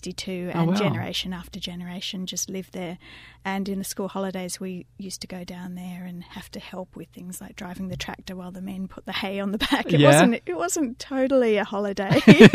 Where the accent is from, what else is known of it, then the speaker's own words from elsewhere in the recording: Moss Vale, New South Wales, Australia; I grew up in Moss Vale, which is just outside of Sydney.